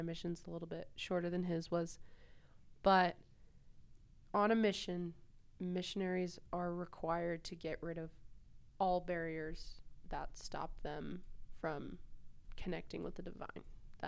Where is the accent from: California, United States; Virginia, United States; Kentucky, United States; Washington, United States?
Washington, United States; Seattle; she lives in Seattle, I grew up in Seattle, so we got to bond over that.